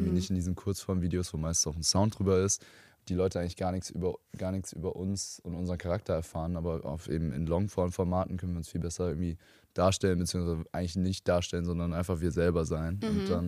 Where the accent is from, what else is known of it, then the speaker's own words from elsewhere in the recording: Frankfurt, Hesse, Germany; Wir kommen alle aus der Area von Frankfurt